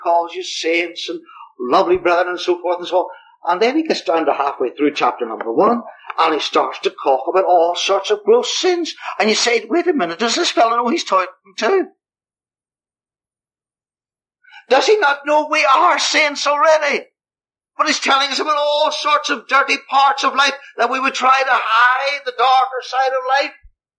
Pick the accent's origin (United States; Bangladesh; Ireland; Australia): Ireland; and I'm Irish, and the old Irishism in me, of temper and twistedness, that is so awkward at times, and can just fly off the handle and get angry for no justifiable reason.